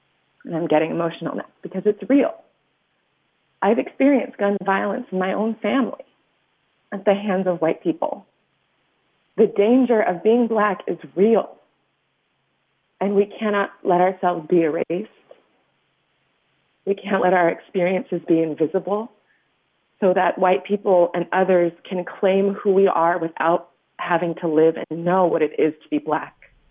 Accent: Spokane, Washington, United States; I still felt like my story of growing up in Spokane as a Black person was so small, so irrelevant to the events of today.

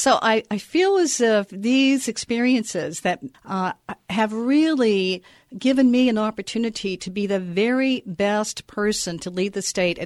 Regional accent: West Virginia, United States; I'm a coal miner's daughter. I grew up on Buzzard Rock Mountain north of Charleston, that we didn't have hot and cold running water

